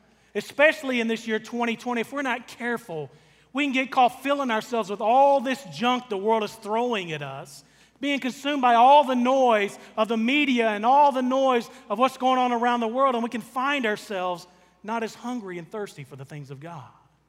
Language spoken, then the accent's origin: English; Arkansas, United States; but we grew up in South Arkansas, right? There's not a lot of beach in South Arkansas.